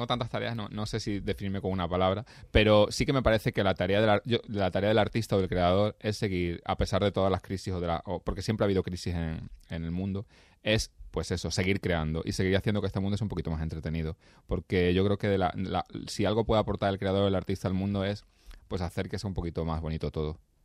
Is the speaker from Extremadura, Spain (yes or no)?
yes; Extremadura, Spain; las cosas maravillosas que viví en mi infancia en Extremadura.